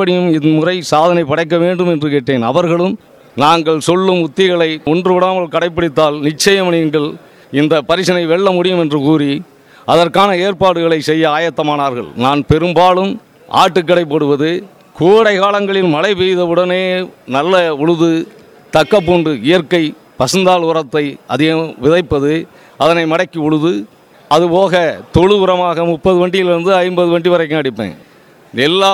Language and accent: Tamil; Andaman, Tamil Nadu, India; born there; மதுரை மாவட்டம் மதுரை கிழக்கொன்றியம் வெள்ளியகுன்றம் ஊராட்சியைச் சேர்ந்த அண்டமான் கிராமத்தில் … என்ற இருவருக்கும் 16/6/1952 பிறந்தேன்.